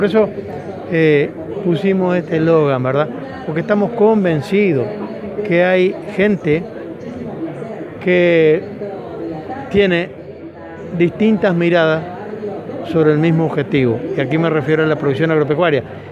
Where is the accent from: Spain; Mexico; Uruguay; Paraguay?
Uruguay; Somos pocos uruguayos.